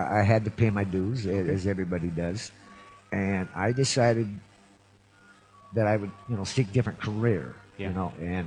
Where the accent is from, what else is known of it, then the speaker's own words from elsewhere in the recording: Washington, United States; born there; I was born in Washington State.